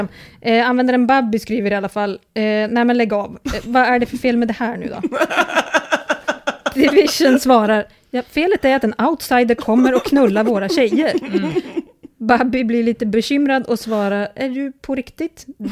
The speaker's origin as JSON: {"language": "Swedish", "region": "Norrland", "country": "Sweden", "accent": "Norrland dialect", "said": "inte tänka att den här byn ligger i Norrland bara för att jag pratar norrländska"}